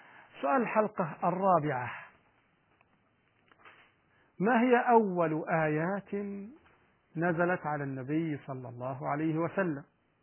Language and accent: Arabic; Egypt